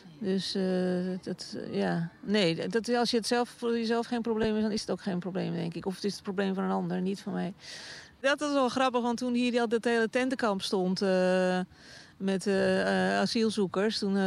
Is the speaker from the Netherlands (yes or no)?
yes; Amsterdam, North Holland, Netherlands; now in Zaandam, Netherlands; Wij komen natuurlijk uit Amsterdam en wij wilden gewoon hier in Zaandam.